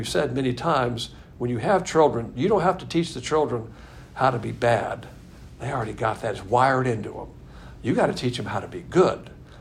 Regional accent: the South, United States; I'm a Southerner, and so that's the way I was raised.

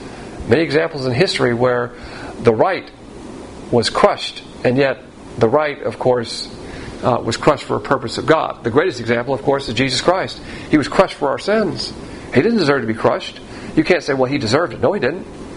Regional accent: Southern United States, United States; Therefore, we take great consolation as a Southerner that in the late unpleasantness, we were in the right.

